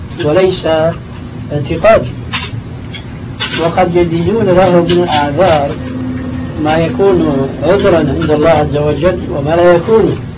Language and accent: Arabic; Syria; أما جماهير الناس كما يقولون عندنا في سوريا